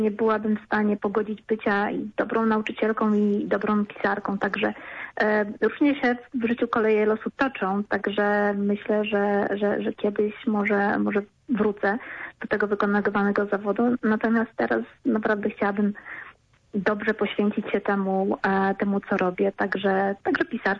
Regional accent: Poznań, Greater Poland Voivodeship, Poland; W Poznaniu urodziłam się i mieszkałam właściwie całe swoje życie, dlatego darzę to miasto olbrzymim sentymentem.

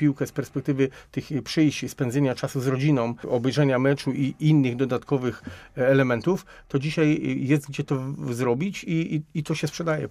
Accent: Poznań, Greater Poland Voivodeship, Poland; Tylko ja byłem urodzonym poznaniakiem

